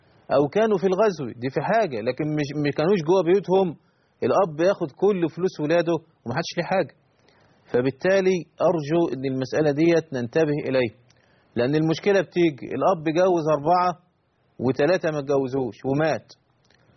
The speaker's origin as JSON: {"language": "Arabic", "country": "Egypt", "said": "في مسألة يعني تحتاج أن تجتمع لها المجامع الفقهية عندنا في مصر"}